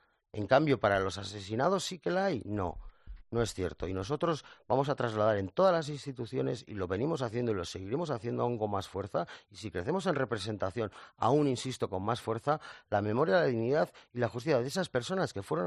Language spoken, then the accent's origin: Spanish; Basque Country, Spain; por nuestro empuje como vascos